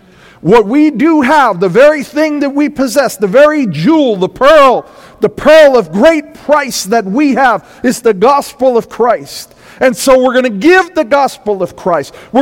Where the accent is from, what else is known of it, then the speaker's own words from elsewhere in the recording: Brooklyn, New York, United States; I'm from Brooklyn, so I would be the first one to say, yeah, that's probably not the case.